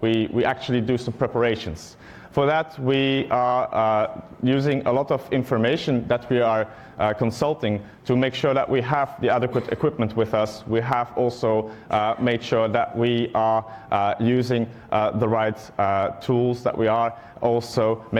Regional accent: Belgium; So first a bit about me. I'm from Belgium.

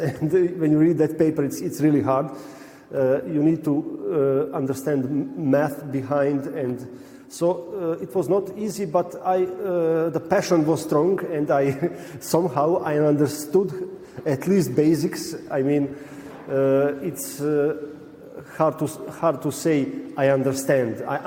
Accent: Serbia; I'm originally from Serbia.

